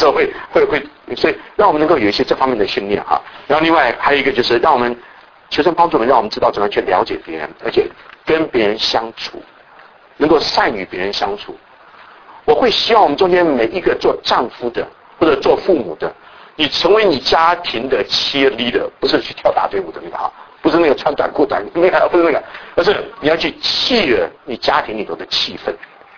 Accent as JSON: {"language": "Chinese", "country": "Taiwan", "said": "我从台湾过来"}